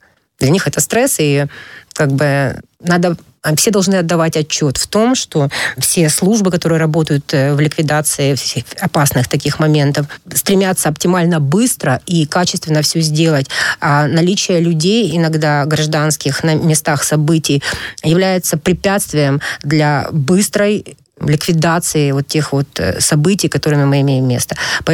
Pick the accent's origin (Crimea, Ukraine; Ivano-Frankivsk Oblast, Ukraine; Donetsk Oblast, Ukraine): Crimea, Ukraine; Мы крымчане.